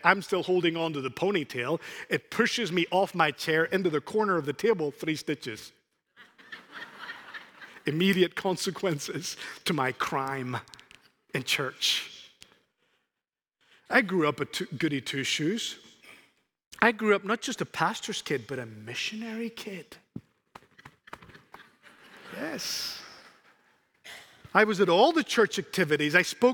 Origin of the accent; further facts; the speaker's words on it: Spain; The 21st century, little boy growing up in Spain, myself.